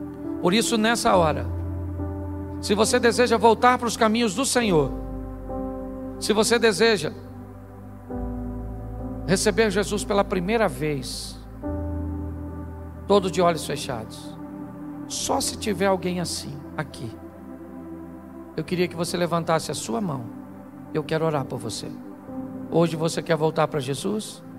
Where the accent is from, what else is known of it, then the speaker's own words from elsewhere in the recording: Rio de Janeiro, Brazil; Só porque eu sou carioca, está achando que eu vou apanhar alguma coisa.